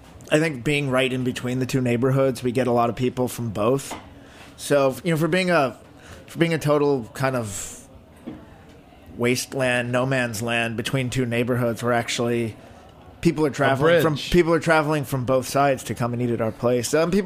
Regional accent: Massachusetts, United States; Island Creek Oysters. I'm from Massachusetts.

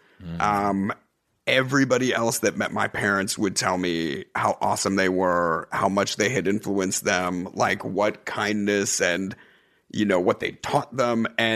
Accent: United States; because I'm undeniably American.

